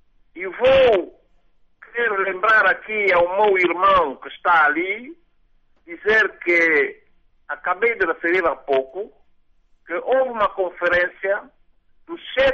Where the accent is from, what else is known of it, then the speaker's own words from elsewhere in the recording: Cabinda, Angola; estou a falar aqui em nome do povo de Cabinda.